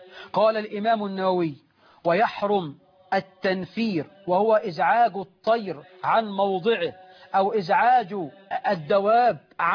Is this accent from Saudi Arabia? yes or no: no; Egypt